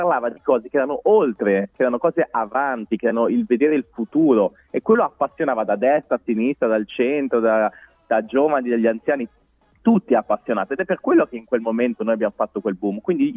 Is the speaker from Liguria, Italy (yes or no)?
yes; Liguria, Italy; Glielo dico da ligure, io sono ligure.